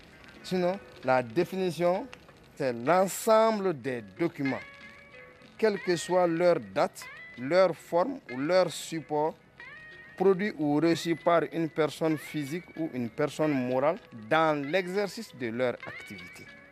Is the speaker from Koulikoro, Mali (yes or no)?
yes; Koulikoro, Mali; moi j'ai passé toute mon enfance à Koulikoro ici.